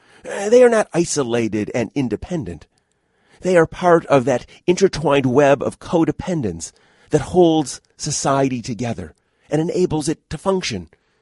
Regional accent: Detroit, Michigan, United States; even though I grew up in Detroit, I'm not much of a car guy.

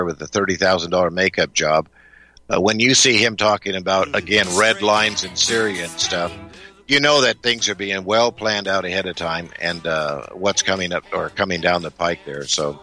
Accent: Las Vegas, Nevada, United States; When I grew up in Las Vegas here

